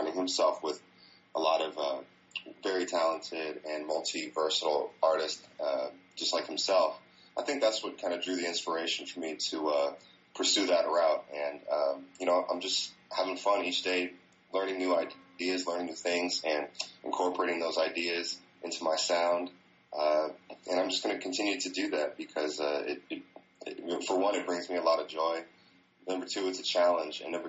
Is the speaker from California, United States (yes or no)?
yes; California, United States; But myself, you know, growing up in the Bay Area and whatnot and being exposed to so many different styles of music at a young age